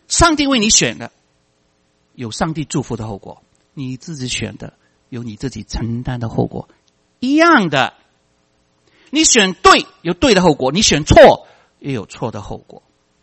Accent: Guangdong, China; Chinese is a second language; 我们广东人国语不好啊

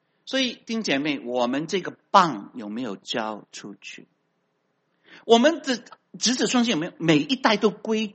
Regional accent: China; moved away as an adult; now in United States; 我们移民的中国人比较不同哈，因为我们不是在这个地方长大，我们是移民过来，我们从那个无神论的国家来到这边

